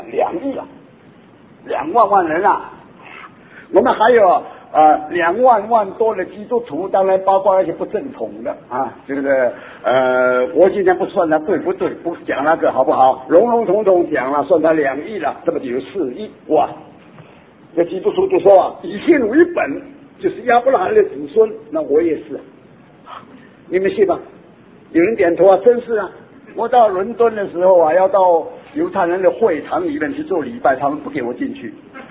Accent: China; 但是无论如何，我是中国人

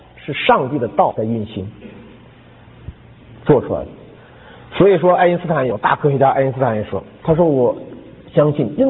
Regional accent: China; 你说我们中国人啊，科学落后，对不对？

